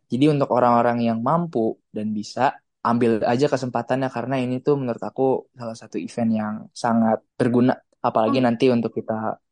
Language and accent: Indonesian; Indonesia; Kita tuh dari Indonesia banyak banget sampai dibuat awarding untuk Indonesia dan Outdonesia, yang di luar Indonesia.